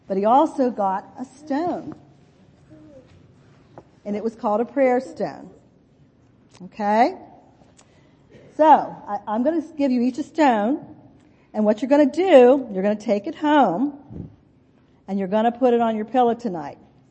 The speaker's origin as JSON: {"language": "English", "town": "Shanksville", "region": "Pennsylvania", "country": "United States", "tie": "born or raised there", "said": "in a little town called Shanksville in Pennsylvania. Guess what? That is my hometown."}